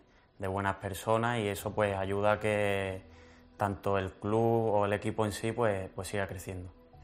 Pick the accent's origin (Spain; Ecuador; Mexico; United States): Spain; Cádiz, Andalusia; now in Granada, Spain; Yo que soy muy de Cádiz, muy de lo mío